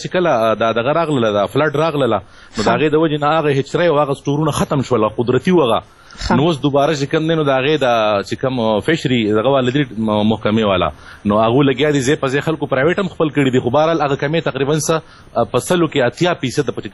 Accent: Batkhela, Khyber Pakhtunkhwa, Pakistan; زه جی د ملکنډ سیمې بټخیلی سره تعلق ساتم.

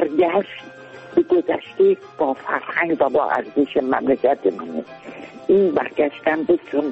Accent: Iran; ما ایرانی هستیم، ایرانی موندیم.

